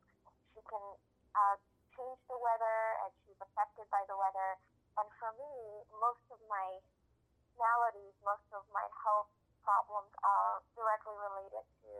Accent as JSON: {"language": "English", "country": "Ukraine", "tie": "born or raised there", "said": "I was born and raised in Ukraine, and after we were exposed to radiation, my health was severely compromised."}